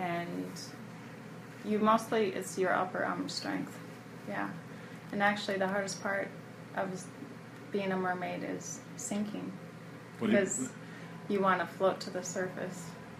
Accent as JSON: {"language": "English", "region": "South Dakota", "country": "United States", "tie": "born or raised there", "said": "I grew up in South Dakota."}